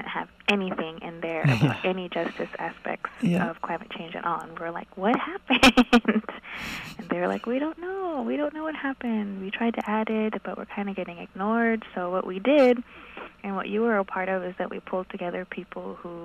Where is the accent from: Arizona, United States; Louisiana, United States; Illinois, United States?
Arizona, United States; so where I'm from Arizona, and I'm from the Navajo Reservation